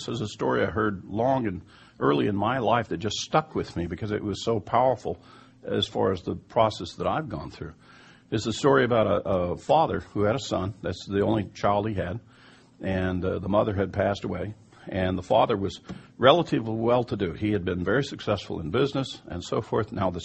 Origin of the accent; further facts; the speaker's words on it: Kansas, United States; Growing up in Kansas, I didn't have any Hebrew heritage. We didn't go to synagogue. We were Americans.